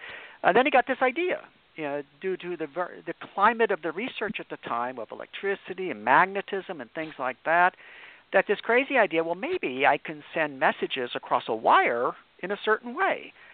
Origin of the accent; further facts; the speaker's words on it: Chicago, Illinois, United States; But anyway, I grew up in Chicago, and McCormick is huge in Chicago.